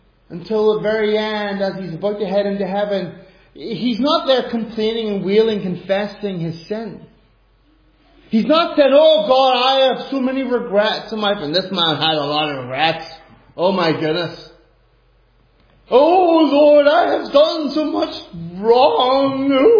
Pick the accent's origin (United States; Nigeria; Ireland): Ireland; I sing with all my heart because I'm an Irishman.